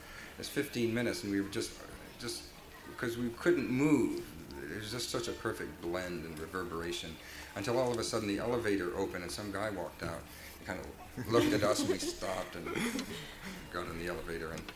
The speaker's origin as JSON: {"language": "English", "town": "Accokeek", "region": "Maryland", "country": "United States", "said": "Yeah, I'm not one of them city fellas. I don't know about those. Anyway, I'm from Accokeek. We don't have hotels or apartments."}